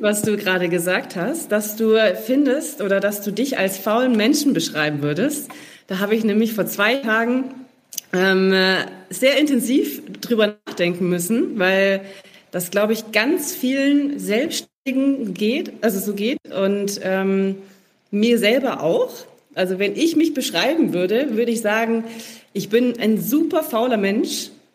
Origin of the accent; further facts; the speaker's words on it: Bavaria, Germany; Aber ja, ich bin im Unterallgäu aufgewachsen, also sind natürlich meine Wurzeln auch irgendwo dort verortet.